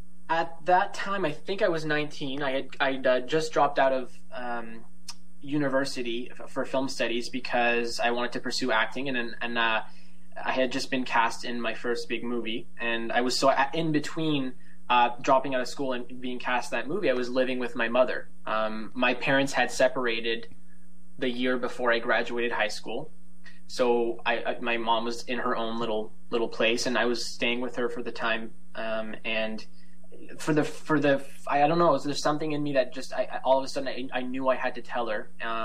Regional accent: Fredericton, New Brunswick, Canada; first language fr; English is a second language; Fredericton is a fairly, I'm pretty sure it's 75,000-80,000 for population, but my first language is French primarily, so I went to the only French school in the city, Ecole Sainte-Anne

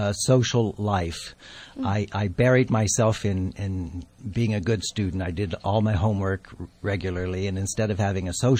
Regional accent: Oxford, Ohio, United States; Yes, I grew up in Oxford, Ohio, and when I was in high school, I was in the Boy Scouts

